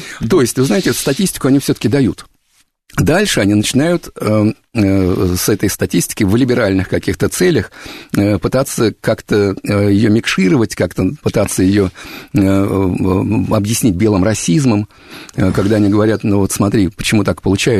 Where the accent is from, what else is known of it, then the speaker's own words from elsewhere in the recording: Russia; Я из России, конечно.